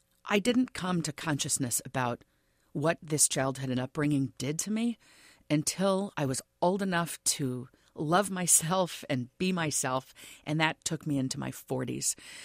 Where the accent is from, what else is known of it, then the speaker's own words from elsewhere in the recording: Lagos, Nigeria; born there; I was born in Lagos, Nigeria. So does that mean that's where I'm from? Well, I wasn't born to Nigerians. I was born to a Black American and a white Brit.